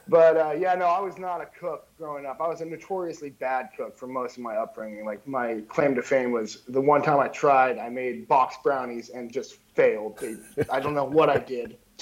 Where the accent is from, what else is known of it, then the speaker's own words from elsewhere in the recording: Lebanon, New Hampshire, United States; So grew up in a small town, Lebanon, New Hampshire.